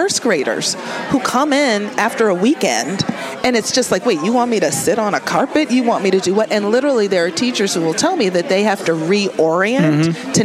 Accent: New England, United States; they look at me and they know I grew up in New England and I did, you know.

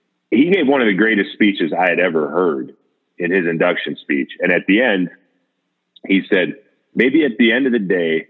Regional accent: St. Paul, Minnesota, United States; kid from St. Paul, Minnesota, who got a chance to play for 15 years in the NFL, play 11 years for my hometown team

